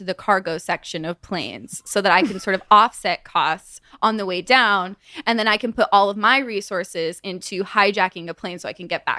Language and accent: English; California, United States; I'm from just outside of Hollywood.